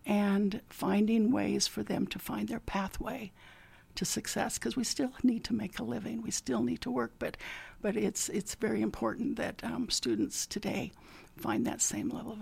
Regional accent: Salt Lake City, Utah, United States; You know, I'm a Utah kid. I'm Utah. I grew up in Salt Lake and had just a wonderful, wonderful childhood.

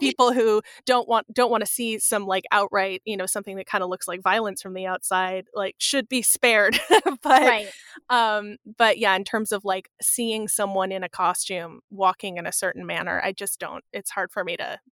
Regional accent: California, United States; I was recalling, I grew up outside of San Francisco.

